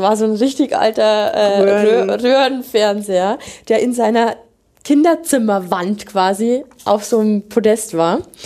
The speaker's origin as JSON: {"language": "German", "region": "Bavaria", "country": "Germany", "tie": "born or raised there", "said": "Ich hätte fürs nächste Mal tatsächlich auch noch eine Geschichte aus meiner Heimat. Also es wird richtig gruselig, weil dann geht es um Niederbayern."}